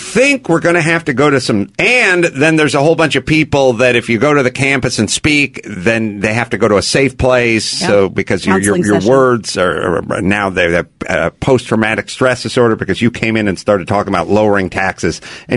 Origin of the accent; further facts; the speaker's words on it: Seattle, Washington, United States; I hail from the Seattle area.